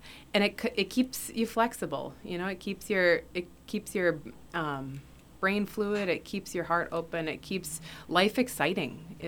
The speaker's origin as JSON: {"language": "English", "town": "Hastings", "region": "Minnesota", "country": "United States", "tie": "born or raised there", "also_born_or_lived": "Austin, Minnesota", "said": "And so I grew up here. I was born in Austin, Minnesota."}